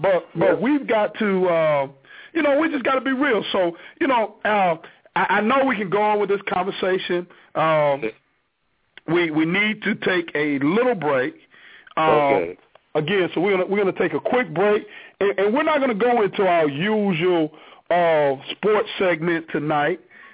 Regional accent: Miami, Florida, United States; When I grew up in Miami, Florida. I grew up, and my competition existed from people that went to school in Miami

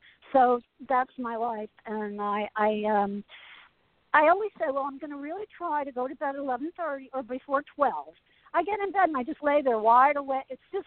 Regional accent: Asbury Park, New Jersey, United States; because I was raised in Asbury Park. You know, I grew up two blocks from the Wonder Bar on Fifth Avenue.

